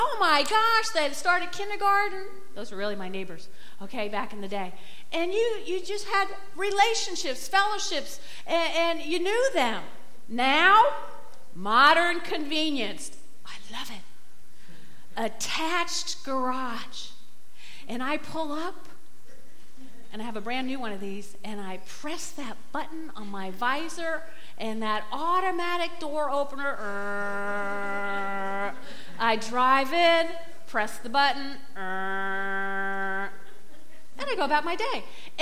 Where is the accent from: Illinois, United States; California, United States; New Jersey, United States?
New Jersey, United States; Teaneck; y'all knew I grew up in Teaneck, New Jersey, and my dad worked in Manhattan.